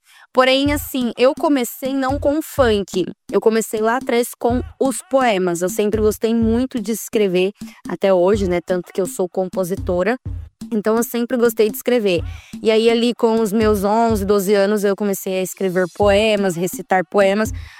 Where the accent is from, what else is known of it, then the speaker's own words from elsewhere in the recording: Ribeirão Preto, São Paulo, Brazil; E eu sou daqui de Ribeirão Preto, nascida e criada em Ribeirão Preto. Vim da Zona Norte, do extremo norte da cidade, do bairro que chama Simeone.